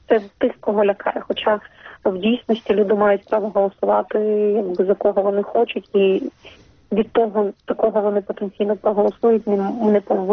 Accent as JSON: {"language": "Ukrainian", "region": "Crimea", "country": "Ukraine", "moved": "yes", "lives_now": "Kyiv, Ukraine", "said": "я сама з Криму, що я живу в Києві вже півтора року"}